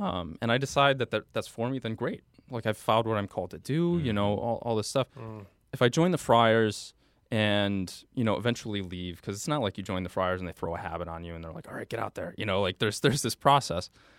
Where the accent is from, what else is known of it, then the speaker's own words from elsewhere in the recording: Buffalo, New York, United States; But for me, I'm from Buffalo. I went to St. Bonaventure University, which is about an hour and a half south of Buffalo.